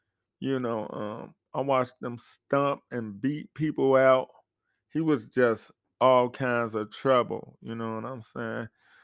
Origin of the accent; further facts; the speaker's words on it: Chicago, Illinois, United States; So I didn't go to a state school. I'm from Chicago.